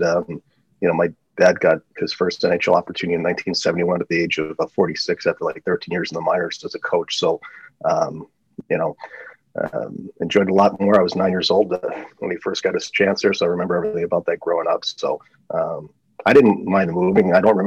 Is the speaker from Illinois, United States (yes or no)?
no; St. Paul, Minnesota, United States; born there; also born or lived in Canada; And I was born in St. Paul, Minnesota.